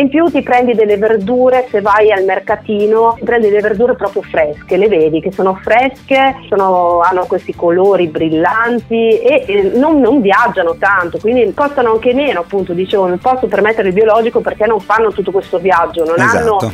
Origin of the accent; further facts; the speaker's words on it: Rimini, Emilia-Romagna, Italy; ti faccio un esempio, io sono di Rimini, no?